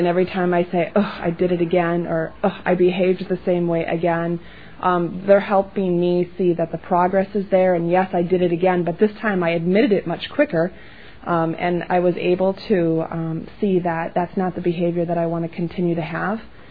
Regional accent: Lodi, Wisconsin, United States; I'm from Lodi, Wisconsin.

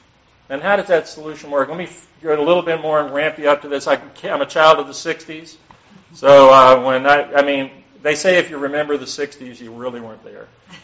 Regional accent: Atlanta, Georgia, United States; So I was born in Atlanta in Georgia Baptist Hospital back in 1955. I'm 62 years old. Get all the stats out of the way. I'm one of those rare natives

